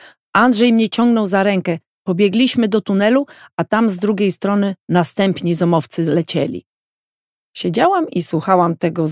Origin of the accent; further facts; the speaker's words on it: Gdańsk, Pomeranian Voivodeship, Poland; Że pochodzę z Gdańska, z miejsca, w którym rozpoczęła się polska droga do demokracji.